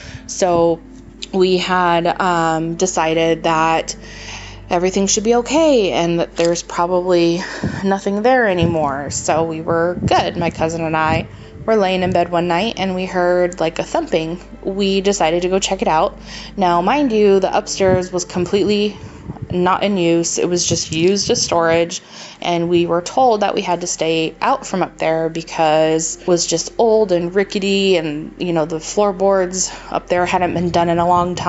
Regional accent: New York, United States; But anyway, I'm originally from New York, and we lived in quite a few houses growing up

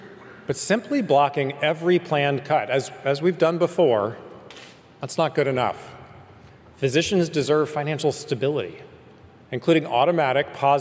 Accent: California, United States; In my home state of California, our governor was persuaded to veto a pretty radical bill

